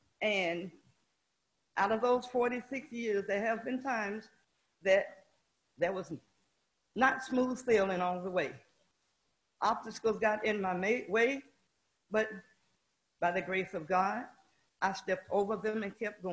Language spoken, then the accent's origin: English; Clinton, South Carolina, United States; now in Columbia, United States; I was born in Lawrence County, grew up in Clinton, went to school in Spartanburg, college in Greenville, and ended up in Columbia.